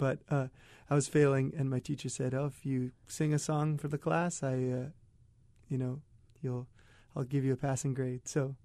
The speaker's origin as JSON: {"language": "English", "town": "Hawaii Kai", "region": "Hawaii", "country": "United States", "tie": "born or raised there", "also_born_or_lived": "Diamond Head", "said": "I was down in Diamond Head, and then I grew up mostly in Hawaii Kai, and I've been in Kaneohe, Kahului'u, for the last 14 years."}